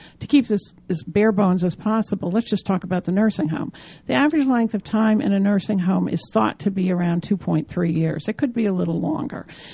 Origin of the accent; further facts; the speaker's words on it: New York, United States; I come from New York State, and I understand now that it all ties in with the state recovery